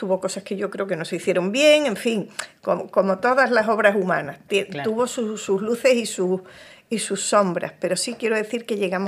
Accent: Seville, Andalusia, Spain; me ofrecieron venirme a Sevilla, que yo soy sevillana, a una universidad nueva que empezaba

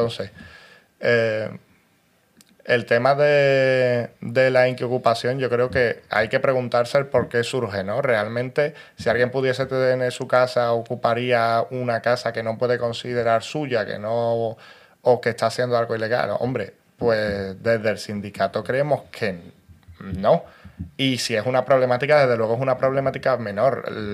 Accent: Seville, Andalusia, Spain; soy de Triana, pero al final vivo en un piso chico que está pensado para dos personas viviendo con siete personas.

